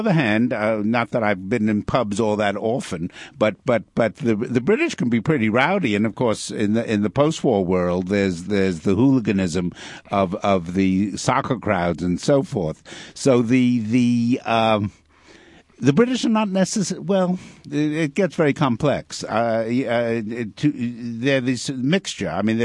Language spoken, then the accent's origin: English; New York, United States; though American, I grew up in New York